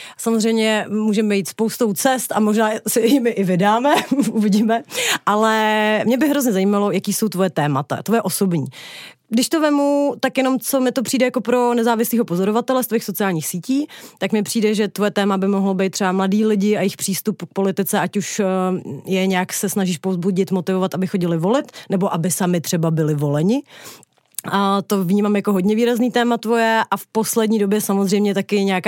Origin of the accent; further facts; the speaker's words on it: Chomutov, Ústí nad Labem Region, Czechia; No tak jako já jsem z Chomutova